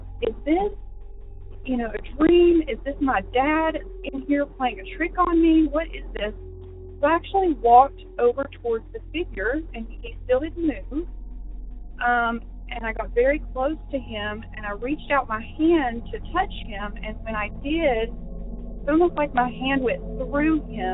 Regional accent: Johnson City, Tennessee, United States; I grew up in East Tennessee, Johnson City area.

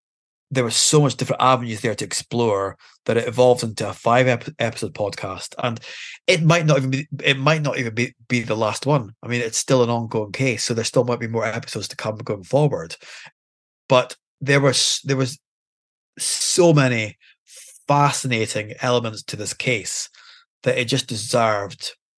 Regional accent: Aberdeen, Scotland, United Kingdom; I'm born and bred in Aberdeen

